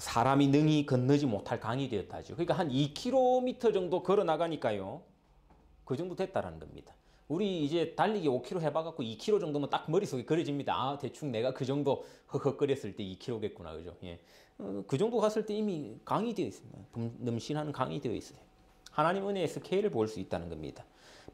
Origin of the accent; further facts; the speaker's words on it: Busan, South Korea; 여러분 같은 경상도니까 저는 이제 부산 사람이잖아요.